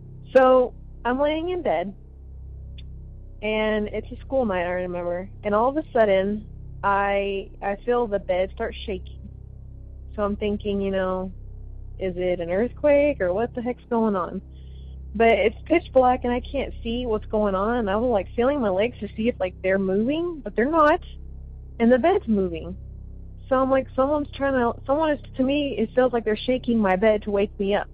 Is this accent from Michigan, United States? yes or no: no; Sioux City, Iowa, United States; I am from Sioux City, Iowa.